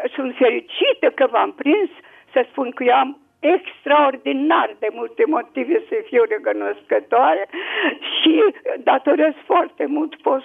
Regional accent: Târgu Jiu, Gorj County, Romania; sunt din Târgu Jiu.

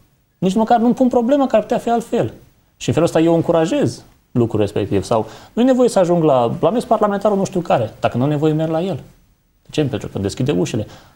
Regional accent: Romania; noi ca oameni suntem învățați, ca români, suntem învățați să mergem în direcția aici

